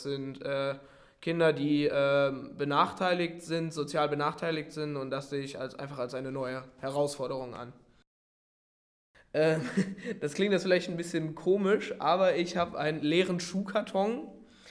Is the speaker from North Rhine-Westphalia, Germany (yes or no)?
yes; Hennef, North Rhine-Westphalia, Germany; Ich komme aus Hennef in der Nähe von Köln und Bonn, bin 18 Jahre alt